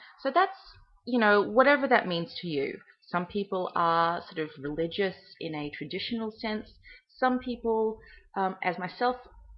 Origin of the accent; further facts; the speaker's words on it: Australia; also born or lived in Hong Kong; now in Sydney, Australia; I pretty much consider myself Australian, even though my mother is Singaporean and my father is German, and I was born in Hong Kong.